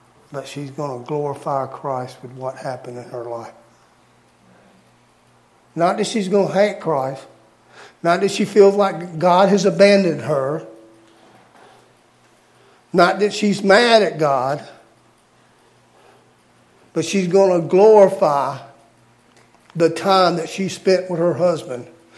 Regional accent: Louisiana, United States; now in Sandpoint, United States; I'm Bayou. I'm Cajun. I'm Bayou. That's what I am.

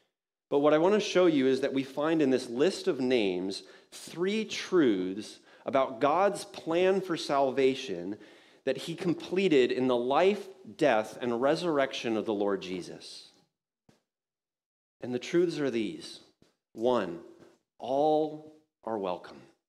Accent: United States; And as an American, I can tell you

